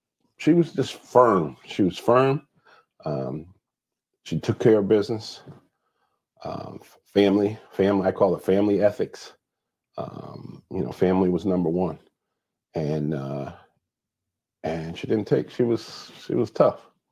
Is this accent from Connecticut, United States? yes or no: yes; New Haven, Connecticut, United States; I'm from New Haven, Connecticut. Grew up on Southwest Drive, then moved over to Division Street, New Hallville